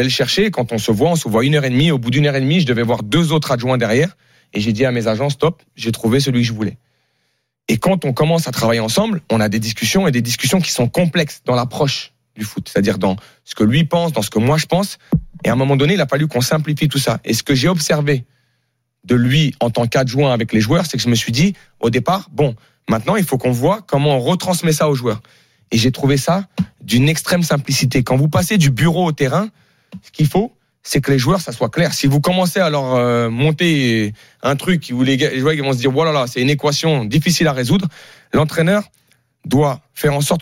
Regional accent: Paris, Île-de-France, France; born there; Moi, aujourd'hui, je préfère, je suis né à Paris.

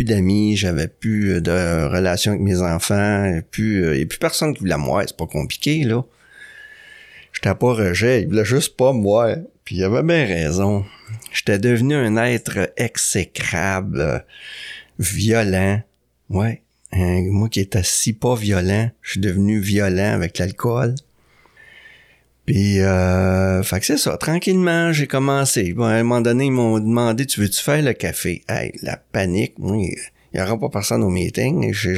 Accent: Saint-Hyacinthe, Quebec, Canada; now in Montreal, Canada; je suis revenu d'où je viens, moi, de Saint-Hyacinthe. Que je suis venu ici à Montréal.

